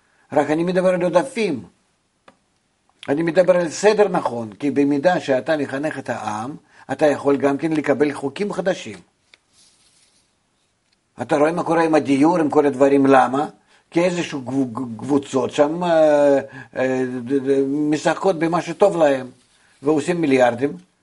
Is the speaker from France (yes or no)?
yes; France; now in Israel; אז אני מהצרפת באים לכאן, והשירים מהצרפת עוברים לארצות הברית.